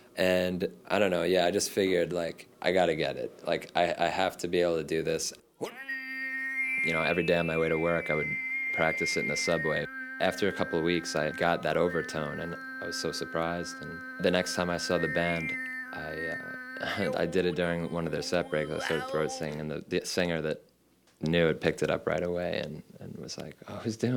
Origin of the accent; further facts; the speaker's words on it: Massapequa, New York, United States; I'm 26 years old. I'm from Massapequa, New York. It's Long Island.